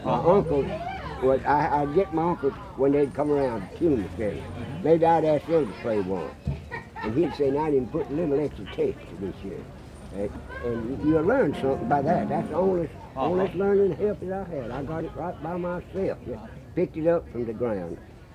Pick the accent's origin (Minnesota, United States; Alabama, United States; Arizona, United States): Alabama, United States; Yeah, I grew up